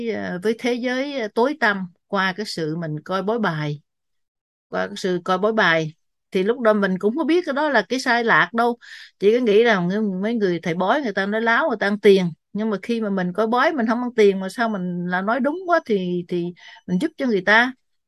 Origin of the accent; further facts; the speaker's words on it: Quang Ngai, Vietnam; born there; moved away as an adult; also born or lived in Huế / Đà Lạt; Tôi sinh ra ở Quảng Ngãi rồi sau đó thì ra ra Huế học đại học sư phạm 4 năm. Rồi sau đó khi ra trường thì lên Đà Lạt dạy 6 năm.